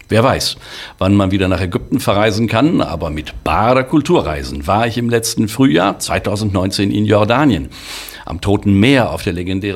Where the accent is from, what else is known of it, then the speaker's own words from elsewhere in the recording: Germany; Ja, ja, sag ich, aber bist du wirklich Deutscher? Ja, ja, mir viel mir, 100%.